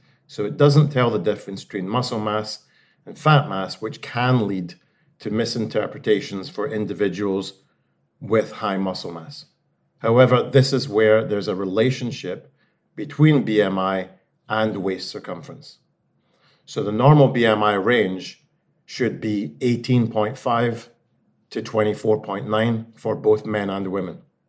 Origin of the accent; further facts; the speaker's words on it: Scotland, United Kingdom; I am Scottish.